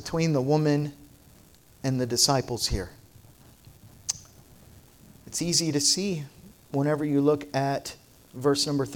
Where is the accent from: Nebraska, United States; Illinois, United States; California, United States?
Nebraska, United States; So I said to him, I said, I'm from Nebraska.